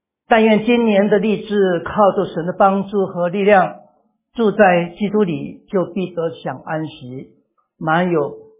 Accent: China; 如果没有的话呢，我们中国人的新年一直延迟到元宵节，对不对？

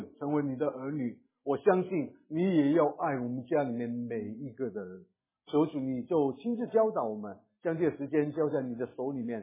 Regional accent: Hong Kong; moved away; 虽然我在北美已经有好多年，但始终我们是香港的我们是从香港来的，那么我们孩子也是相当香港化的

